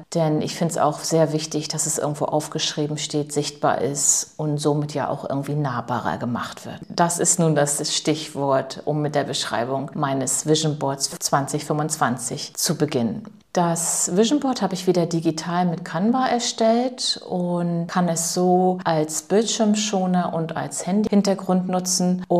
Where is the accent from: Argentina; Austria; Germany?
Germany; Bentwisch, Mecklenburg-Vorpommern; 18182 Bentwisch, das ist mein Heimatort.